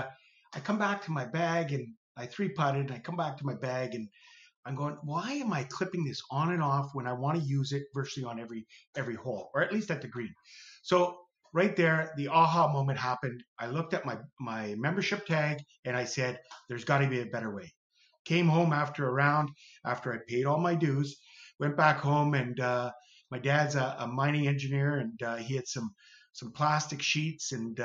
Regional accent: Sault Ste. Marie, Ontario, Canada; I'm from Canada, Sault Ste. Marie

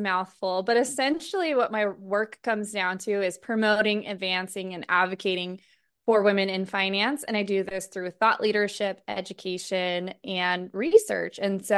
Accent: Orem, Utah, United States; So I grew up in Orem, Utah. I drove on 800 West, if you're familiar, for elementary school, junior high school, and college.

